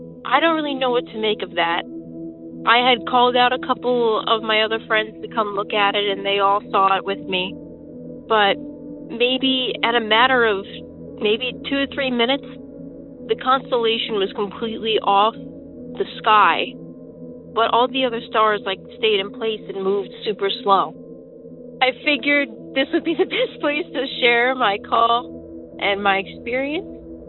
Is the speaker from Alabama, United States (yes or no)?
no; New York, United States; I'm from Long Island, and I had a kind of a weird experience about 2 years ago.